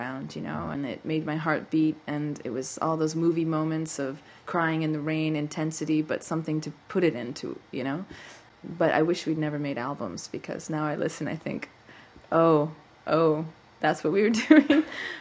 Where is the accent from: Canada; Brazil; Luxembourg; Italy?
Canada; now in Europe; And all of my Canadian friends that have moved to Europe, we always joke that our little slogan is we come from Canada, so we've got stamina.